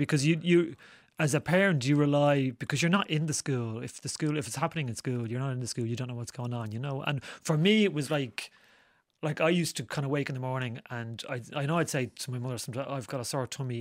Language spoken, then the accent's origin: English; Santry, Leinster, Ireland; I grew up in Santry.